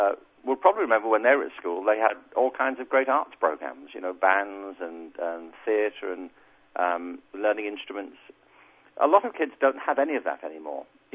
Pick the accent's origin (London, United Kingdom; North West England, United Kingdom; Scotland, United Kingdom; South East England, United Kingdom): North West England, United Kingdom; Liverpool; I grew up in Liverpool in England.